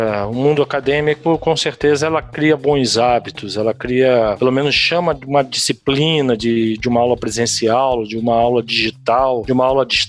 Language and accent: Portuguese; Rio de Janeiro, Brazil; also born or lived in Acre; eu cheguei em 2004, saí em 2009, voltei para São Paulo, eu sou carioca.